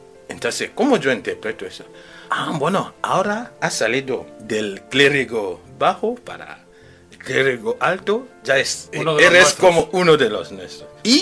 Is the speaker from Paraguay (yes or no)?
no; Cameroon; porque yo vengo de Camerún. Veo cómo la gente vive